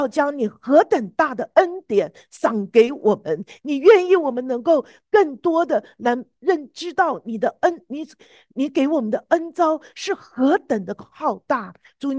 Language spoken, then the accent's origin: Chinese; China; 因为我觉得我们中国人呐，讲到梅花，好像是一个中国人的代表